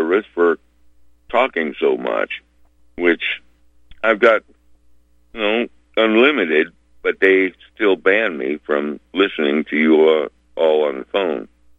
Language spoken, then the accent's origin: English; California, United States; I was raised up here in Northern California, a small town back in the 60s where it was nothing but the posse, which was similar to what the Ku Klux Klan was.